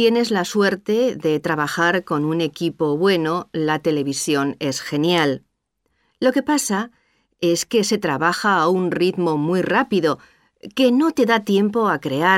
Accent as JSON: {"language": "Spanish", "town": "Seville", "region": "Andalusia", "country": "Spain", "tie": "born or raised there", "also_born_or_lived": "Madrid", "said": "Nací en Madrid en 1985. A los 6 años me fui a vivir a Sevilla"}